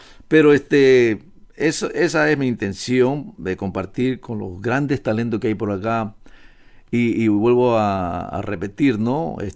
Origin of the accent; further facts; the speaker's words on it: Peru; born there; yo soy sudamericano, nací en el Perú.